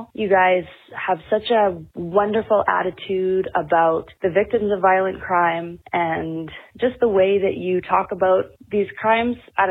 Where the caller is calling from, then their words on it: Regina, Saskatchewan, Canada; I'm calling from Regina, Saskatchewan.